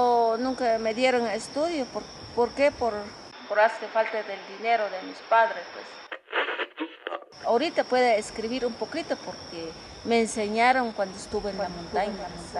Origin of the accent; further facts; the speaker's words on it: Huehuetenango, Guatemala; first language Mam; Spanish is a second language; Yo tengo mi idioma, mi propio idioma. Yo hablo Mam. Yo soy origen de Huehuetenango. Yo tengo mi traje típica, pero ya mis hijas ahorita ni pueden hablar mi idioma.